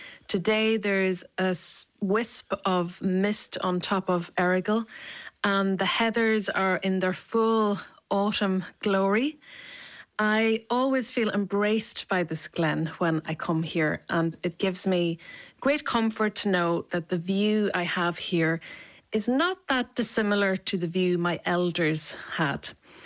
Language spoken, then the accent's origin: English; Cruach na n-Éu, Ulster, Ireland; That's just one poem from so many poems that are informed by my experience of growing up in Cruach na n-Éu.